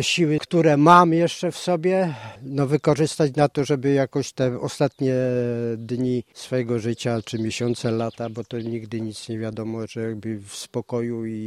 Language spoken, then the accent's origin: Polish; Swołowo, Pomeranian Voivodeship, Poland; Dom, w którym się wychowałem, w którym mieszkał mój dziadek po wojnie, tutaj był jako osadnikiem, mój ojciec, no ja tu praktycznie od urodzenia, no tu sam fakt sentymentalny. … Swołowo 1.